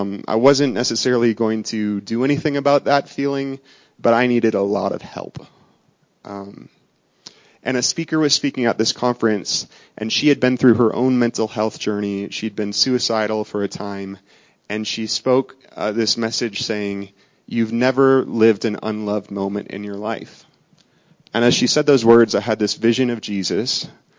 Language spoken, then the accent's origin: English; Minnesota, United States; I feel right at home in the ice and the snow. I grew up in Minnesota, so this is like heaven to me.